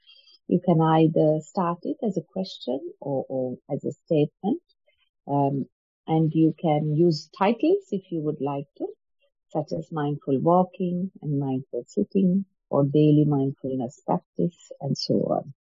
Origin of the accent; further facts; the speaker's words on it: Sri Lanka; One of the most difficult things to bear, even as a youngster growing up in Sri Lanka, was the high heat from the sun, which was about 28 or 29 degrees.